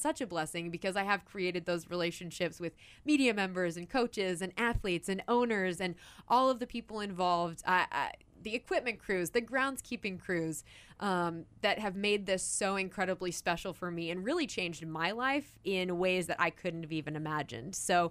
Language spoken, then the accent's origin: English; Dallas, Texas, United States; I grew up in Dallas, and my husband obviously came from Dodge City.